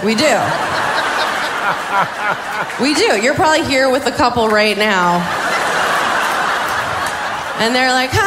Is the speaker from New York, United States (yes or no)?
yes; New York, United States; I'm from New York. All my girlfriends are from New York. We get married late there.